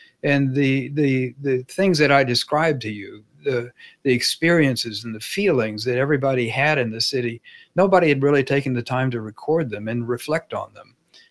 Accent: Dallas, Texas, United States; one of the things about growing up in Dallas at that time, and I'm sure it's true of many other places, there was no literature about the city.

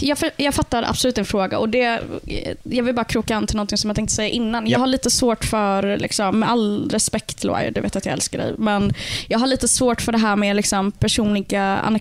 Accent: Gothenburg, Västra Götaland County, Sweden; för mig som är liksom, en vanlig liksom, svenne muslim, född och uppvuxen i Göteborg

